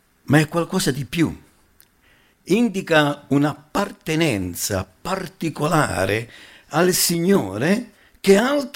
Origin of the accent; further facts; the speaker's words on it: Foggia, Apulia, Italy; now in Milan, Italy; Sono 55 anni che vivo a Milano, dal 67, pensate, però non potrò mai dire sono di Milano. Non posso mai dire che appartengo a questa zona. Devo dire sono di Foggia.